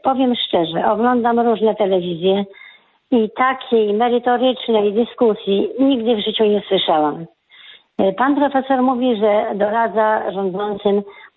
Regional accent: Łódź, Łódź Voivodeship, Poland; Ja jestem też z Łodzi

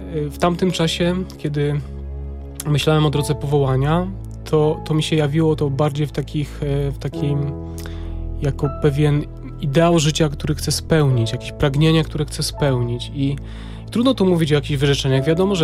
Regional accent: Jasło, Subcarpathian Voivodeship, Poland; ja pochodzę z parafii świętego Antoniego w Jaśle na Podkarpaciu

